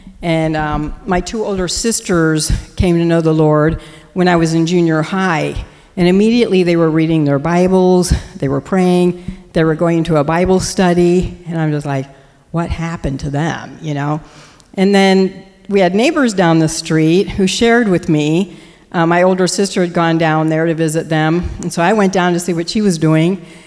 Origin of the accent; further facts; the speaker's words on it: Dayton, Ohio, United States; And I grew up in Dayton, Ohio, way down below you guys. And I went to college at Miami University.